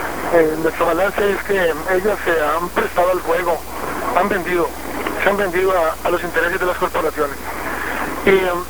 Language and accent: Spanish; Costa Rica; yo soy de Costa Rica.